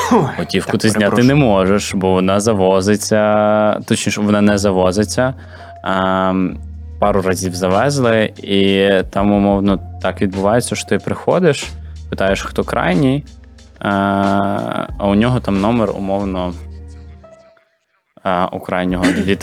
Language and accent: Ukrainian; Berdychiv, Zhytomyr Oblast, Ukraine; Тобто в Бердичеві переважна кількість людей розмовляє українською. Ну, і в мене був суржик. Я намагався адаптуватися.